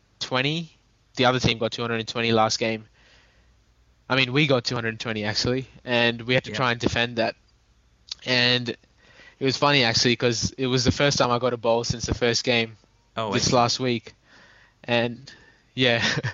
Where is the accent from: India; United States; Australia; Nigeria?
Australia; from Australia.